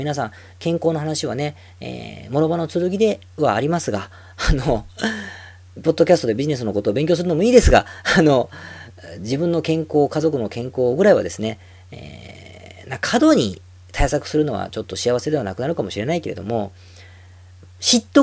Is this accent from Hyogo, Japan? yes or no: no; Osaka, Japan; 大阪人みたいに、大阪人だからと思ったら